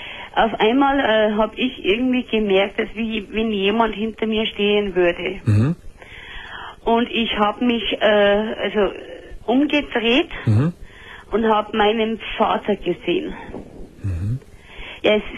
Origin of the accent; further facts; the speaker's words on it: Bavaria, Germany; Ich komme aus Niederbayern.